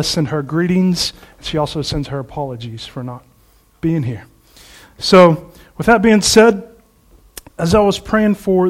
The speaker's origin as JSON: {"language": "English", "town": "Houston", "region": "Texas", "country": "United States", "lives_now": "United Kingdom", "said": "No, I'm from Houston, Texas."}